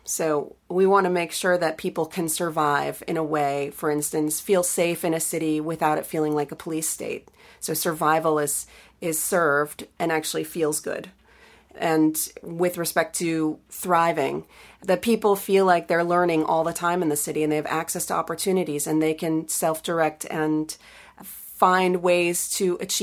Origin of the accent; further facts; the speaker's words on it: New York City, New York, United States; I'm often told by others that I have to forget that I'm a New Yorker to do any of this work whatsoever